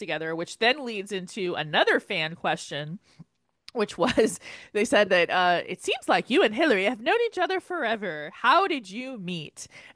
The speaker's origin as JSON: {"language": "English", "region": "Florida", "country": "United States", "said": "like I'm from Florida, you're from New Jersey originally."}